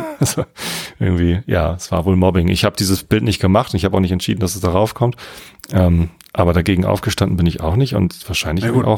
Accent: Tostedt, Lower Saxony, Germany; Ich bin ja hier in der Ecke. Ich bin in Tostedt zur Schule gegangen, okay. Jetzt wohne ich immer noch in der Samtgemeinde Tostedt.

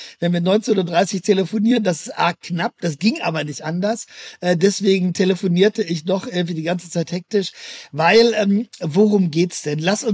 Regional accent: Rome, Lazio, Italy; und ich komme aus Rom, weißt du, das ergab sich auch so

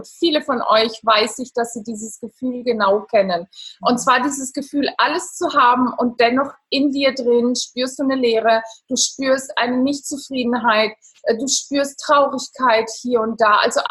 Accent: Italy; German is a second language; ich bin Italienerin, ich bin hier in Italien zu Hause, jetzt momentan am Lago di Garda

